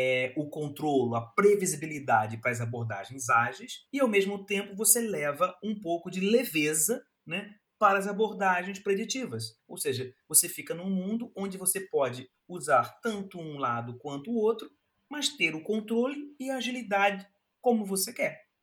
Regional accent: Brazil; now in Braga, Portugal; eu sou brasileiro, não sou daqui de Portugal, mas moro aqui em Portugal, em Braga, há 2 anos e meio

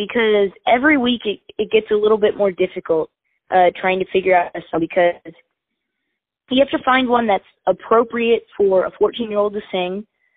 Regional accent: Nashville, Tennessee, United States; Growing up in Nashville and having parents who are in this industry, you really opened up to a whole wide variety of music and a wide variety of artists.

